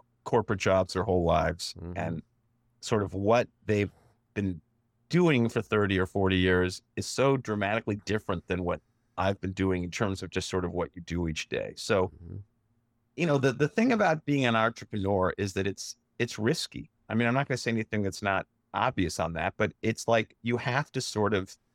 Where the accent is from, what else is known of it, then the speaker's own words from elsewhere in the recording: Ohio, United States; You know, I grew up in Ohio, and I was involved with some folks who had a festival in Cleveland